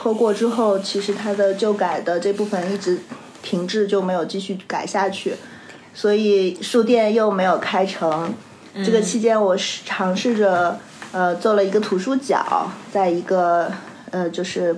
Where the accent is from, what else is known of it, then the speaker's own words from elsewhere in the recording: Henan, China; 我回河南老家的时候触动很大